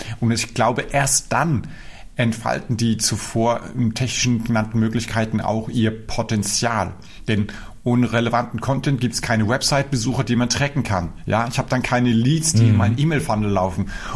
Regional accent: Upper Austria, Austria; wir kommen alle aus Oberösterreich

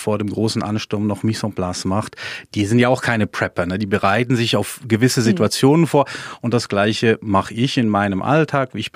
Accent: Switzerland; ich bin Schweizer

